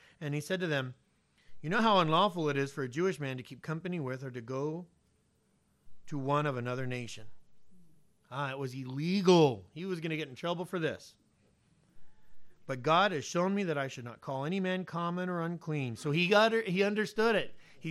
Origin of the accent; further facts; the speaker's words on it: Nicaragua; So when they found out that I was a pastor from Nicaragua, it was over.